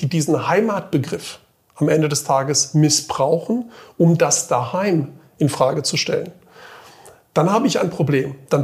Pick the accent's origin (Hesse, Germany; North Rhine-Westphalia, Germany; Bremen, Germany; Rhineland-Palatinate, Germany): Hesse, Germany; Frankfurt; born there; als gebürtiger Frankfurter, bei Eltern seinerzeit mal aus Kroatien, auf dem Weg nach Australien, wo du ja mal gelebt hast, in Frankfurt hängen geblieben.